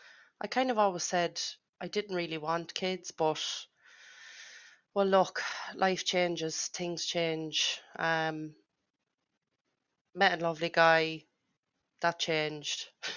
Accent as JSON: {"language": "English", "region": "Leinster", "country": "Ireland", "said": "I'm from Offaly."}